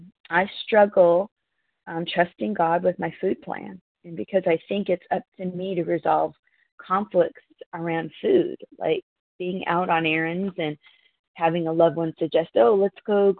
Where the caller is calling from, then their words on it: North Carolina, United States; I'm calling. … compulsive overeater, calling from Western North Carolina.